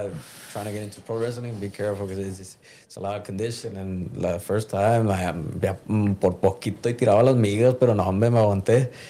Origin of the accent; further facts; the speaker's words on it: Brownsville, Texas, United States; I'm from Brownsville, driving every Saturday or every time there was training to FAR and back, FAR and back.